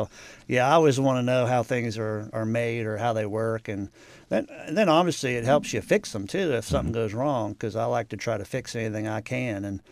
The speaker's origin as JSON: {"language": "English", "town": "Cincinnati", "region": "Ohio", "country": "United States", "tie": "born or raised there", "said": "And growing up in Cincinnati, I'm right, always a UK fan."}